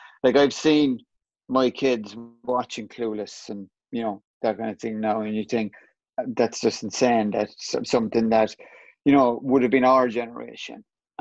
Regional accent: Ireland; Everyone thinks that because we're Irish.

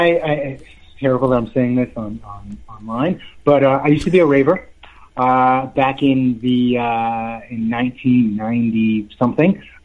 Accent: Canada; now in Las Vegas, United States; Everyone gets so excited, but I come from Canada, so I know snow.

